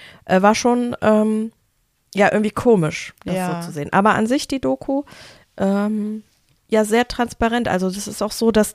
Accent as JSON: {"language": "German", "town": "Bergisch Gladbach", "region": "North Rhine-Westphalia", "country": "Germany", "said": "ich komme auch aus Bergisch Gladbach"}